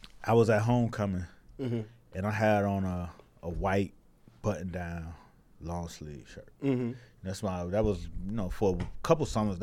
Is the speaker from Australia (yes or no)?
no; Miami, Florida, United States; I'm from Miami.